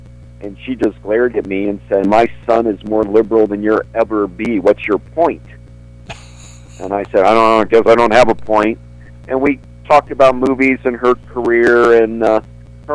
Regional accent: Perrysburg, Ohio, United States; Yeah, grew up in Perrysburg, Ohio, near Toledo.

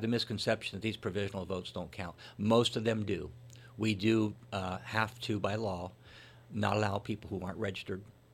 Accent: Springfield, United States; Springfield.

